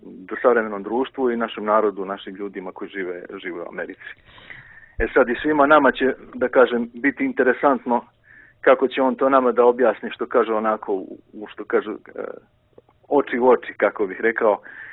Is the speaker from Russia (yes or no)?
no; Užice, Šumadija and Western Serbia, Serbia; ja sam isto tu sveštenik, došao sam iz Užica, da kažem, isto sam iz Srbije ovdje